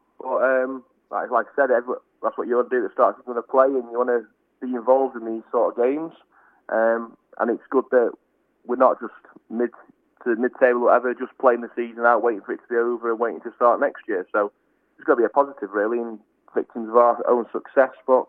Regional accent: Northwich, North West England, United Kingdom; I'm from Northwich, so I'm having a flyer through.

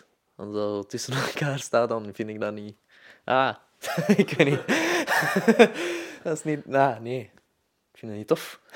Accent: Mechelen, Antwerp, Belgium; Ik kom van Mechelen, ik ben 22.

